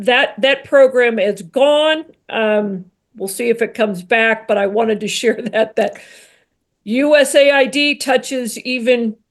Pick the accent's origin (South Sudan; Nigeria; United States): United States; Missouri; I grew up in Missouri. Trust me, I was always looking west.